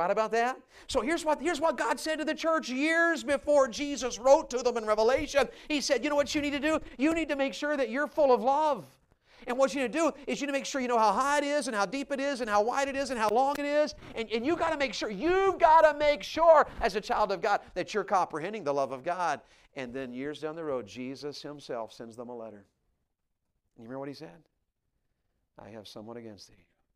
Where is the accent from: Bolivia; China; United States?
United States; the South; And we used to say this when I was a boy growing up in the South.